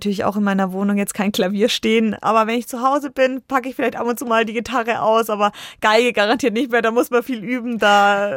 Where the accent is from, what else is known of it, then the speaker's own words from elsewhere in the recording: Bayreuth, Bavaria, Germany; dann ist Bayreuth dann doch meine Heimat und ist was ganz Besonderes